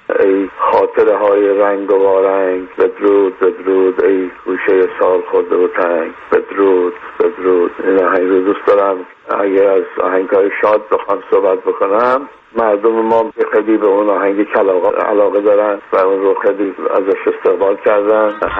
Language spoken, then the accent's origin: Persian; Tehran, Tehran Province, Iran; born there; من خودم زاده تهران هستم،